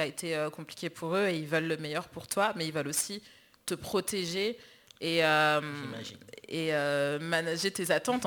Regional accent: La Roche-sur-Foron, Auvergne-Rhône-Alpes, France; à La Roche-sur-Foron, au final, petit patelin savoyard en montagne, 750 mètres, je crois que j'ai vécu quand même dans une bulle

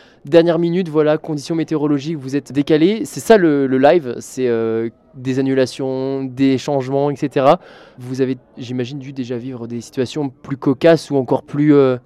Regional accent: Brittany, France; Vous venez tout droit de ma région natale, donc la Bretagne.

